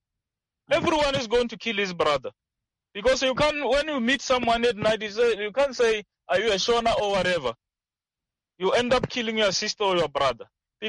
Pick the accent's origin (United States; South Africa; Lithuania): South Africa; Limpopo; Look for like for my side, me, I'm from Limpopo. So Limpopo is very rare to see something like this.